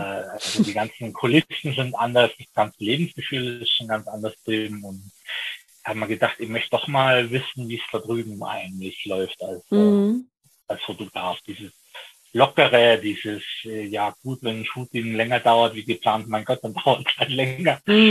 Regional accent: Bavaria, Germany; Ich komme eigentlich direkt aus Niederbayern in der Nähe von Simbach.

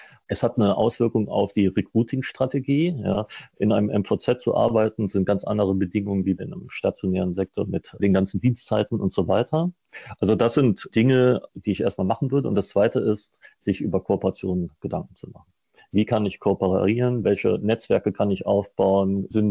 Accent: Rhineland-Palatinate, Germany; Ich komme ja aus Rheinland-Pfalz

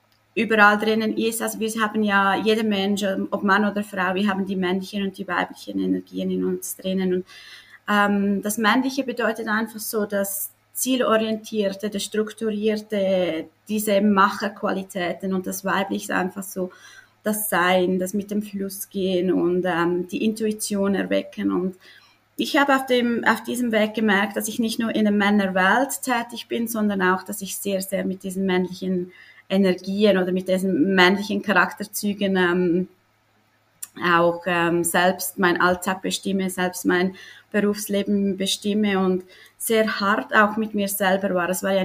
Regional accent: Switzerland; ich komme aus der Schweiz.

